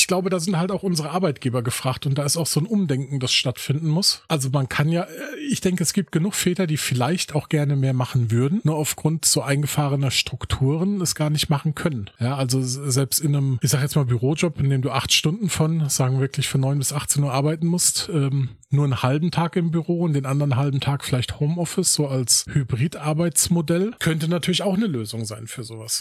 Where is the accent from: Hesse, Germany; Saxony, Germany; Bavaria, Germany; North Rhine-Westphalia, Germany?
Hesse, Germany; ich bin ja aus dem Rhein-Main-Gebiet, ich höre kein Radio da.